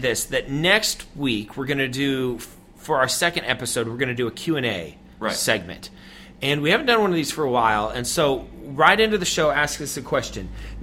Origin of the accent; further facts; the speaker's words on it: Ohio, United States; And I'm not used to that kind of heat. I'm from Ohio, you know.